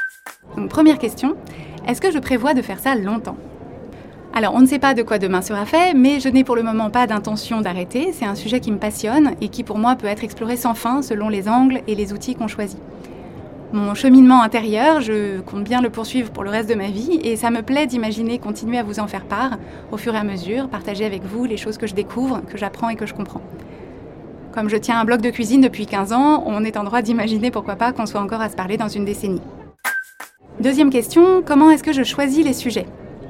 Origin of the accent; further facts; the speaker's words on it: Paris, Île-de-France, France; Je suis née et j'ai grandi à Paris. J'ai fait des études d'informatique à Dauphine, à Paris, et j'ai travaillé 2 ans en Californie, dans la Silicon Valley, juste après mes études.